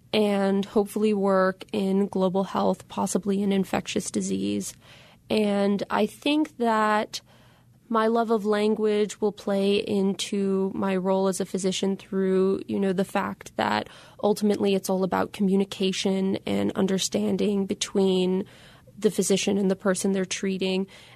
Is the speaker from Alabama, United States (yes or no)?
no; Washington, District of Columbia, United States; But for me, growing up in Washington, D.C., especially during that time in the early 2000s and in the wake of 9/11